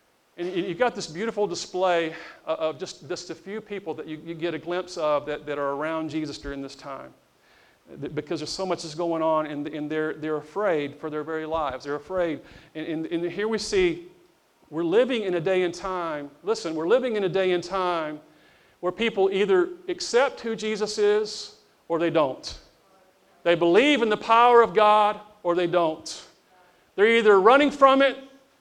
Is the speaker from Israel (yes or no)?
no; United States; I'm American, you know